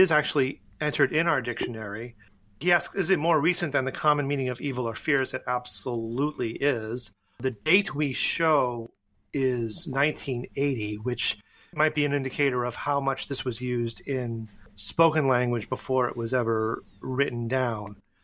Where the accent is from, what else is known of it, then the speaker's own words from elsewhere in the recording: Massachusetts, United States; because I grew up in New England. I grew up north of Boston. I used wicked as an adverb all the time.